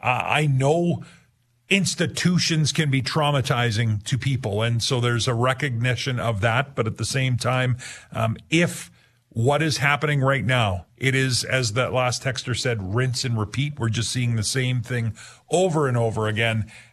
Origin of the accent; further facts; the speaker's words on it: Abernethy, Saskatchewan, Canada; but it does go through my hometown of Abernethy and curls around, goes by Lemberg and on to Newdorf.